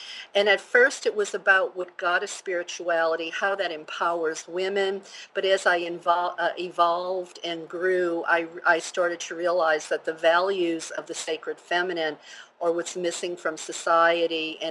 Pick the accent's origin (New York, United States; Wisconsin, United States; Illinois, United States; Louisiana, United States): Louisiana, United States; New Orleans; born there; I was born Catholic in New Orleans, Louisiana, in the middle of the Bible Belt, if you can believe that.